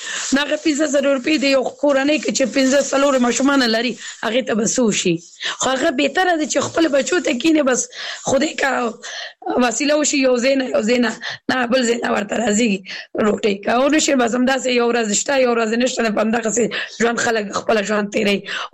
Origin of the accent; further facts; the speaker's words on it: Kabul, Afghanistan; زه اوس بل ولایت کې سيګم، زه په خپل د کابل ولایت نه یم